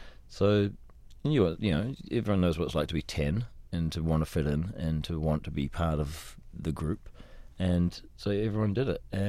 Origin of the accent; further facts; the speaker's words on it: New Zealand; Because I'm from New Zealand. We're not necessarily into doing that sort of thing. We're too polite to want to be the bad boys of cinema.